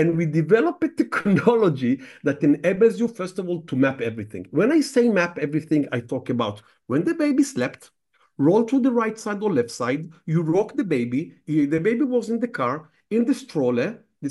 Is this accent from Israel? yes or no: yes; Israel; English is a second language; I'm from Israel.